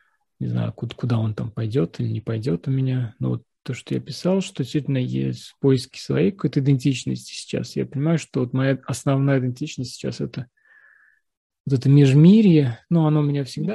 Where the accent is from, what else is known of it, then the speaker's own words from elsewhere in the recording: Russia; now in Slovenia; я россиянин русский, живу там в Словении